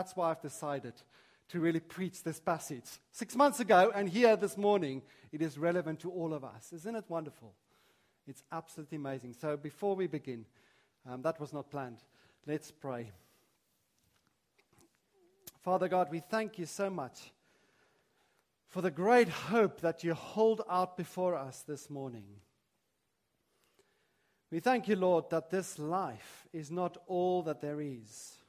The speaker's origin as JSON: {"language": "English", "country": "South Africa", "lives_now": "London, United Kingdom", "said": "Because I'm from South Africa."}